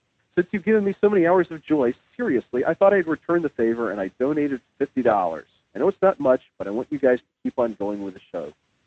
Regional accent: Dresden, Saxony, Germany; here in my hometown of Dresden, Germany.

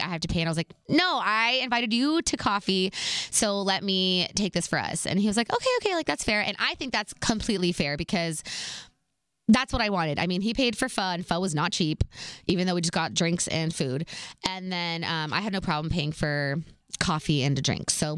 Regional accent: California, United States; especially because we're both from the Bay.

